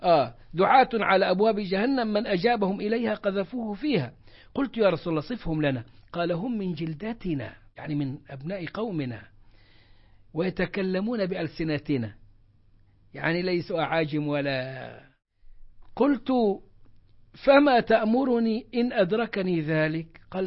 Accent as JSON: {"language": "Arabic", "country": "Egypt", "said": "يمكن كانت ظهرت فرقة التكفير عندنا في مصر في أول السبعينات، وأنا كتبت فيها كتابي شبهات التكفير، كانت رسالة ماجستير."}